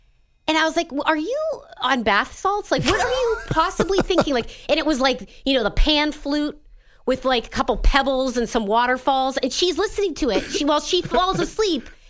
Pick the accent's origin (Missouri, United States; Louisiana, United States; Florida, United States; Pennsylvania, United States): Pennsylvania, United States; Erie; now in Boston, United States; Well, my family now lives in Boston, but I grew up in Erie.